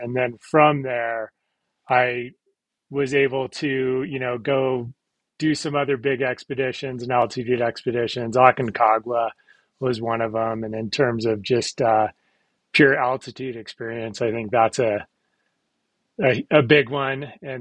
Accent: Oregon, United States; I grew up in Oregon, and so I played in the Cascade Mountains as a kid.

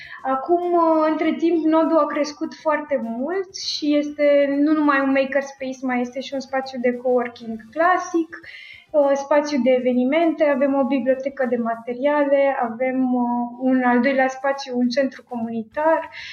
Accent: Bucharest, Romania; Da, sunt bucureșteancă.

